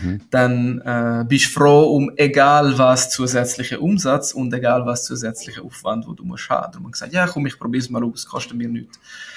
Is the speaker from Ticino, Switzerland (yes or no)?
yes; Ticino, Switzerland; German is a second language; Deutsch ist nur meine zweite Sprache. Ich bin in Tessin aufgewachsen